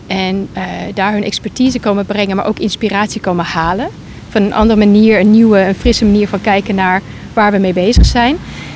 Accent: South Africa; Dutch is a second language; also born or lived in Thailand; now in Netherlands; ik ben geen Nederlander. Misschien is het nog niet opgevallen. Ik ben Zuid-Afrikaanse. En dat merk ik dus, dat cultuurverschil van waar ik vandaan kom. Ik ben geboren in Zuid-Afrika. Ik heb in Thailand gewoond. En ik ben inmiddels hier gevestigd al 20 jaar.

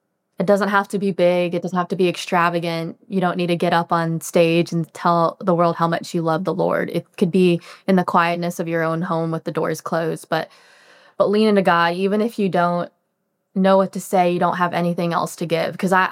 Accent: Illinois, United States; So I grew up in Central Illinois. My parents are both Caucasian, and my brother and I are both, I'm Vietnamese, he's from Taiwan. So we're both adopted.

